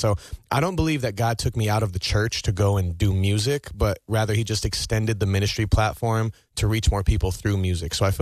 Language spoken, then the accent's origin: English; Denver, Colorado, United States; I grew up in Denver, Colorado, and we had something called Heaven Fest that I look forward to every year.